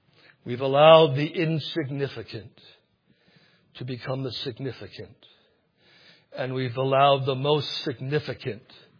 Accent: United States; but I can speak against football now because I'm American.

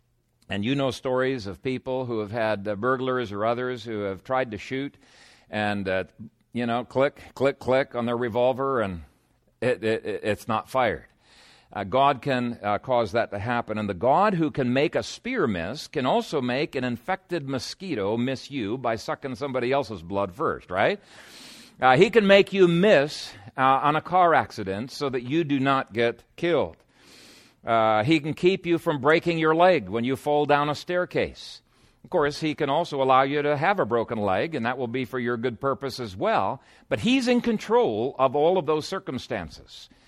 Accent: Ethiopia; When I was a teenager growing up in Ethiopia, I had a spear and I regularly practiced with my spear.

